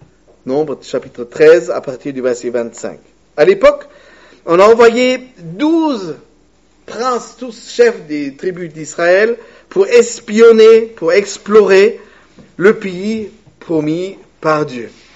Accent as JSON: {"language": "French", "region": "Bremen", "country": "Germany", "tie": "born or raised there", "said": "À Brême, ma ville natale, on dit toute bonne chose doit être faite et dite au moins trois fois."}